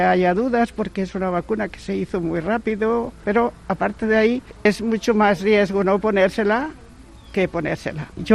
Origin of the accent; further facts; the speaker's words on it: Galicia, Spain; moved away; also born or lived in Germany; yo soy una emigrante retornada de 40 años en el extranjero. Estuve en Alemania, estuve allí 40 años y hice de todo. Y bueno, pues me vine para Galicia, que es mi tierra, y aquí estamos.